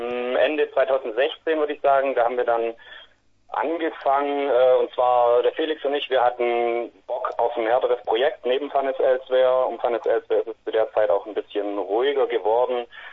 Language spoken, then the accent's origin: German; Langenau, Baden-Württemberg, Germany; now in Ulm, Germany; wir kommen aus der Ulmer Ecke, aus einer kleinen Stadt bei Ulm. Ich wohne mittlerweile in Ulm